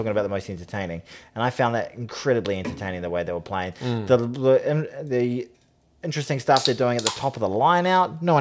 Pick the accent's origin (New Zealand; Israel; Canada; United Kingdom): New Zealand; I'm a New Zealander